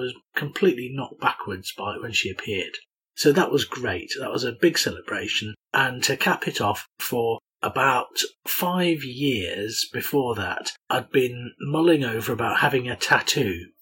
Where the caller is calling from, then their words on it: York, Yorkshire and the Humber, United Kingdom; I'm speaking from York in the UK.